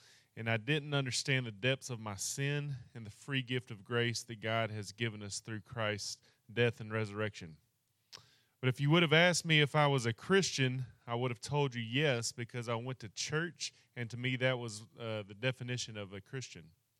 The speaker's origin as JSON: {"language": "English", "region": "Louisiana", "country": "United States", "tie": "born or raised there", "said": "I grew up in Louisiana, going to church, but the church that we attended was not centered on the gospel."}